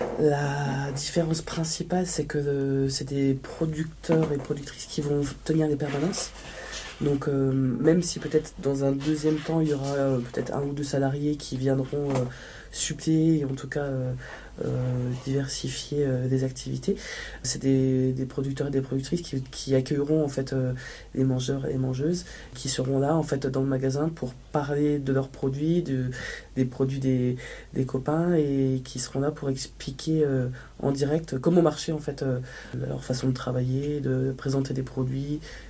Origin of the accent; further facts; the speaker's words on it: Castillon, France; je suis de Castillon